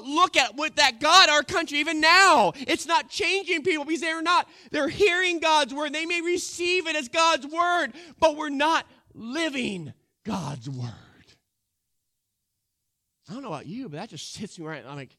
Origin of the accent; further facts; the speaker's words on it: United States; It's like, I think it's an American thing, because I'm American.